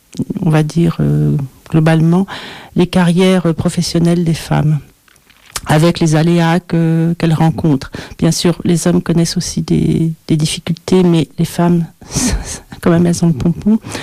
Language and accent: French; France; Bon, moi, je suis française, hein, donc à Paris.